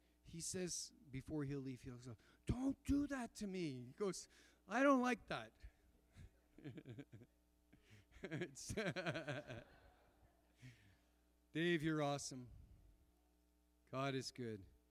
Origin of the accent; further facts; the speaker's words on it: Montreal, Quebec, Canada; When I grew up in Montreal, Roman Catholic